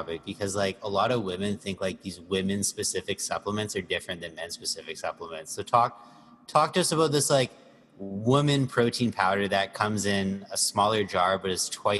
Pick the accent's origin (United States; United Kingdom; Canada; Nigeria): Canada; I'm from Canada.